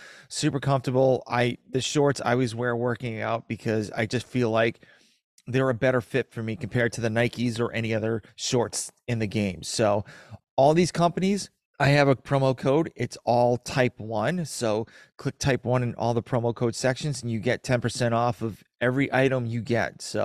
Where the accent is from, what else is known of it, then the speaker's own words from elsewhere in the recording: Massachusetts, United States; I am originally from Massachusetts.